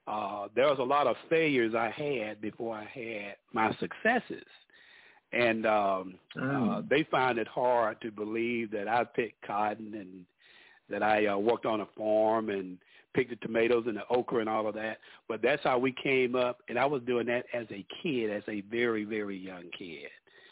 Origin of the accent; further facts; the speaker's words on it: Union, South Carolina, United States; Born and raised in Union, South Carolina. And that's why I spent most of my football days and sports and athletics in Union.